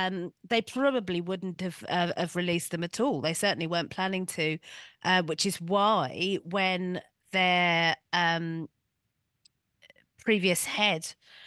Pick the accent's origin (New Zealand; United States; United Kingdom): United Kingdom; London; I grew up in Stamford Hill, where I lived, neighbour on my left, Muslim family, neighbour on my right, Orthodox Jewish family.